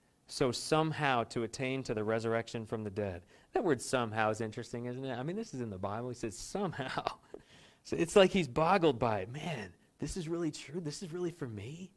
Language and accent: English; Vermont, United States; I grew up skiing in Vermont and loved it.